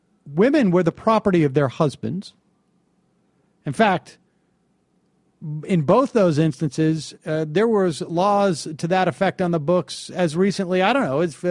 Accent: Worcester, Massachusetts, United States; I remember in my teens growing up in Worcester

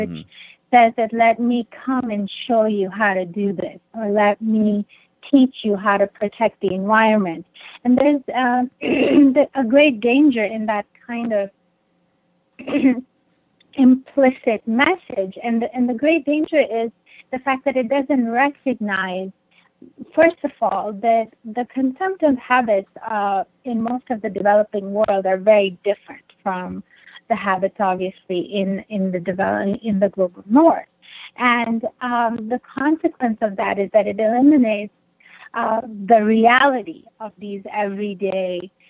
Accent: Pakistan; I grew up in Pakistan.

